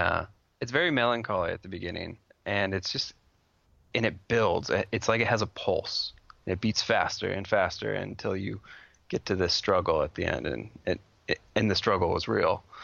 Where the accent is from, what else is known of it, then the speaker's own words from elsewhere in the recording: Washington, United States; These two work really well together, especially since I'm from Washington.